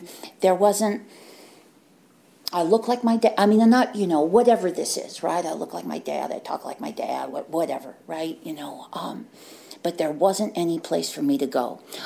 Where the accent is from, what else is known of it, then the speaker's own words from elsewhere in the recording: Oakland, California, United States; I grew up in Oakland. Had an older, my sister was 2 years older.